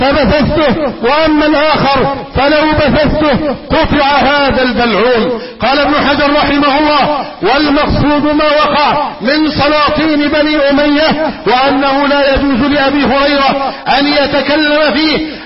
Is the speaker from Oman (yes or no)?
no; Egypt; اللهم احفظ بلدنا مصر أمنا أمانا